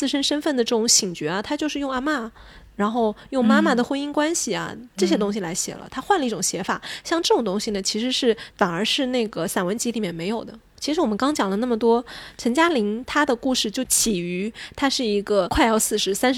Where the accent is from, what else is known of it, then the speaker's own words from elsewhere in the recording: South China, China; 那尤其是我们生活在南方的小孩，我们自己的母语我们的方言跟普通话是都不搭嘎的